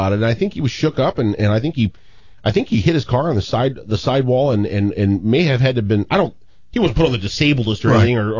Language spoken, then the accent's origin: English; St. Louis, Missouri, United States; I grew up in South St. Louis, and when I would go to Cardinals games and when I was a beer vendor at Busch Stadium